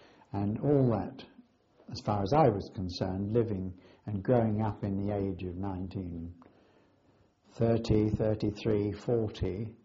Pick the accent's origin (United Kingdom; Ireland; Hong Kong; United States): United Kingdom; Fulham, London; born there; I was born on the 1st of September 1922. I was born in Fulham in London.